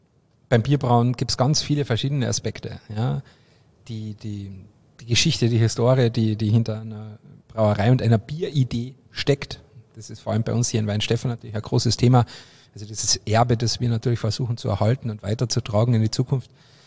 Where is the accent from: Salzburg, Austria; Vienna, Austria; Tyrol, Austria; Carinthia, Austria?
Carinthia, Austria; also ich komme ja aus Kärnten